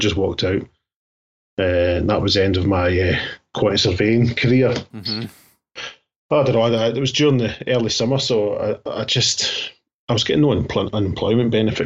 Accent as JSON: {"language": "English", "town": "Glasgow", "region": "Scotland", "country": "United Kingdom", "tie": "born or raised there", "also_born_or_lived": "Ayrshire", "said": "I was born in Glasgow in the early 70s, and I stayed in an all right bit of Glasgow."}